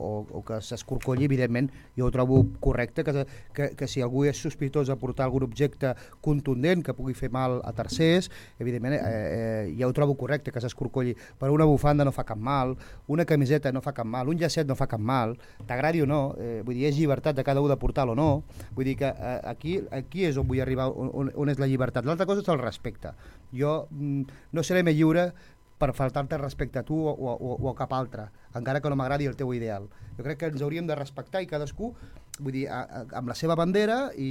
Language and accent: Catalan; Catalonia, Spain; A mi m'agradaria, com a català que sóc, que respectés el meu himne